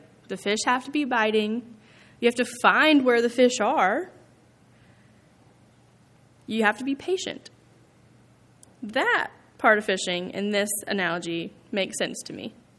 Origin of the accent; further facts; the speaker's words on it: Atlanta, Georgia, United States; I'm from Atlanta, and I went to college 3 hours south in Tifton, Georgia, Abraham Baldwin Agricultural College, if you've ever heard of it, ABAC for short.